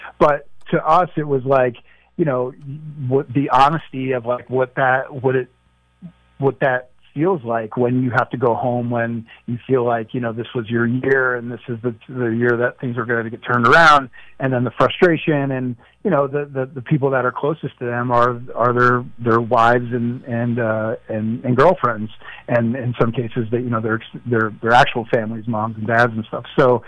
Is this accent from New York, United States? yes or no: no; New Jersey, United States; now in Philadelphia, United States; I grew up in North Jersey, and my father was a huge Jets fan. I wasn't much of a Jets fan growing up, and then I ended up moving to Philadelphia in 93